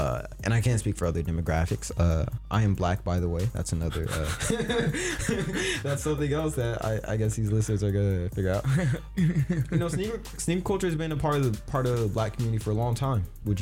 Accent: Portland, Oregon, United States; So who am I? I grew up in Portland, Oregon, which is one of the most important locations in the sneaker world.

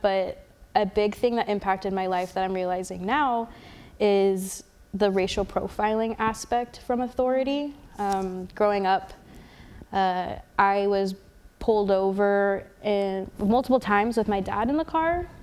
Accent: Portland, Oregon, United States; And so I think growing up in Portland and going to these white institutions was a really big thing for me

